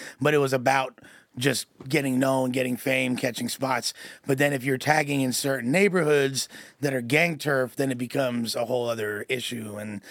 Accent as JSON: {"language": "English", "town": "Los Angeles", "region": "California", "country": "United States", "tie": "born or raised there", "said": "growing up in L.A., and like I'm from West LA, you don't really go to the Valley when you're like in high school and stuff like that."}